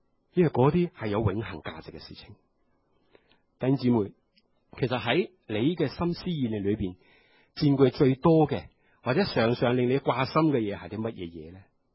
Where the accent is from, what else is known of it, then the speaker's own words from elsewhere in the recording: Hong Kong; 我们香港人很实际的嘛